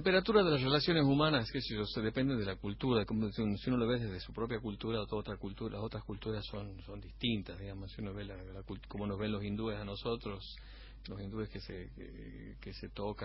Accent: Argentina; now in United States; Me encanta venir, como me gusta ir a la casa de mis viejos, que para mí es la casa de mis padres, esta Argentina

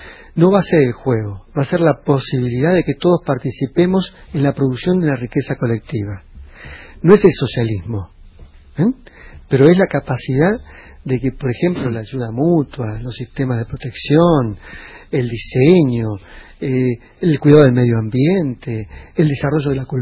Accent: Argentina; ¿Qué tan deprimidos o ansiosos somos los argentinos?

